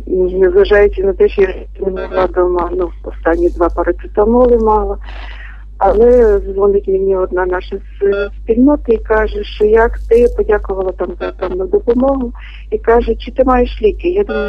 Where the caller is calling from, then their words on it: Mukachevo, Zakarpattia Oblast, Ukraine; Я теж з Мукачева.